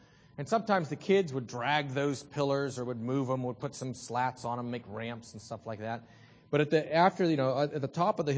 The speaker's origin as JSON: {"language": "English", "region": "Salzburg", "country": "Austria", "tie": "born or raised there", "said": "When I was a boy growing up in Salzburg, I had a good friend, Richie."}